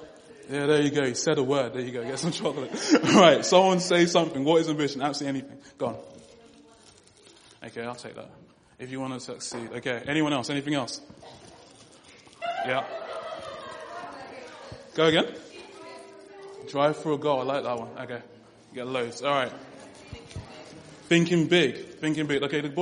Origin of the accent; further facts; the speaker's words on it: London, United Kingdom; born there; also born or lived in British Virgin Islands / United States; I'm 22 years old. I was born in London. I kind of moved around a lot growing up because my dad moved around for work. So I spent a lot of time in the British Virgin Islands, in the US, in Africa for a little bit.